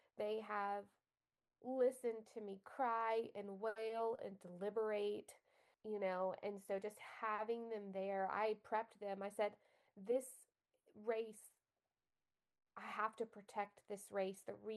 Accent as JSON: {"language": "English", "region": "Alabama", "country": "United States", "tie": "born or raised there", "moved": "as an adult", "said": "No, I'm from Alabama. I lived there for the first 22 years of my life"}